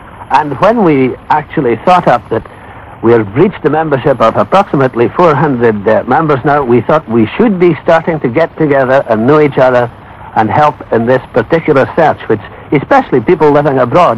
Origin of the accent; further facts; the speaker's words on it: Scotland, United Kingdom; I think that being Scottish, that we will treat our homecoming cousins in the old manner.